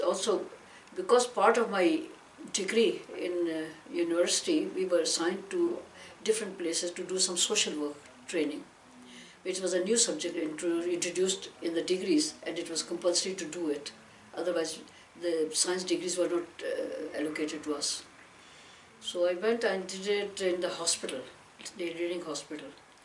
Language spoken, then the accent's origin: English; Peshawar, Khyber Pakhtunkhwa, Pakistan; born there; I was born in Peshawar, Pakistan. … aur main Peshawar mein paida hua hoon, Pakistan.